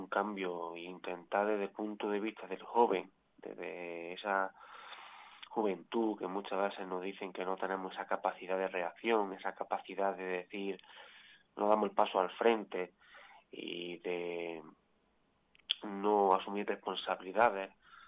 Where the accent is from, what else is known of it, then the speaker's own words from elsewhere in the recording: Iznájar, Andalusia, Spain; estoy viendo cómo mi pueblo poco a poco se está despoblando. Poco a poco todos los jóvenes nos vamos quedando sin oportunidades.